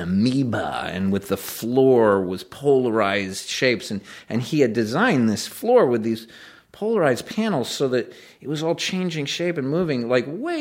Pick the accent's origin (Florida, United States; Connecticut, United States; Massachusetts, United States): Connecticut, United States; Greenwich; And it's still the house we grew up in Greenwich, Connecticut.